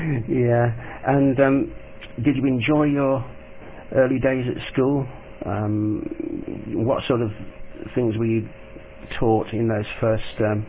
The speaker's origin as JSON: {"language": "English", "region": "England", "country": "United Kingdom", "said": "Yeah, now, this is going to sound very silly, but you must remember I am English."}